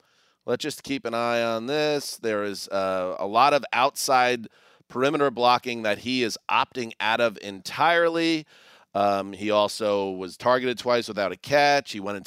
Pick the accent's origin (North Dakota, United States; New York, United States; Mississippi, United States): New York, United States; growing up in New York, the cheap Chinese food was so delicious.